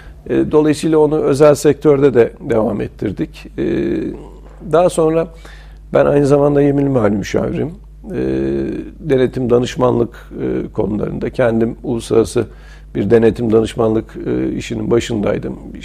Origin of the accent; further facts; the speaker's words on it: Ankara, Turkey; also born or lived in Erzurum; Erzurum doğumluyum. Ama Ankara'da büyüdüm. Kütüğüm Polatlı'da, Ankara'da.